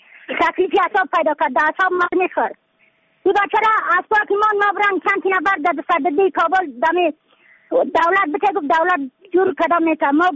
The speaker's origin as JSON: {"language": "Persian", "town": "Yaftal-e Payin", "region": "Badakhshan", "country": "Afghanistan", "said": "از بدخشان هستم، مرکز بدخشان، ولسوالی یفتلی پایان، قیره وینگ."}